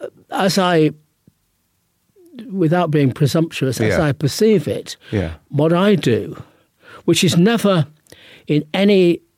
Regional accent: Manchester, North West England, United Kingdom; I grew up in Manchester.

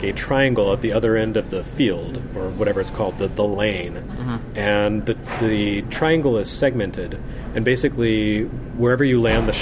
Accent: Texas, United States; born or raised there

